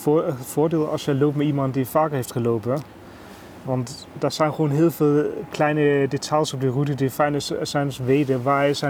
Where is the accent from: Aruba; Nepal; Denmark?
Denmark; now in Netherlands; Nee, ik kom uit Denemarken.